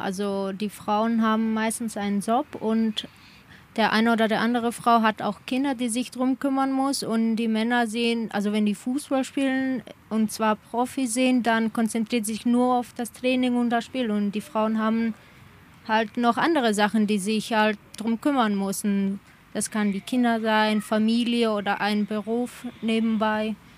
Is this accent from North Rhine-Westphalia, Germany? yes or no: yes; Bottrop, North Rhine-Westphalia, Germany; Ja, ich komme aus Bottrop und ich habe in Essen gespielt, für 2 Jahre und dann bin ich hier hingekommen.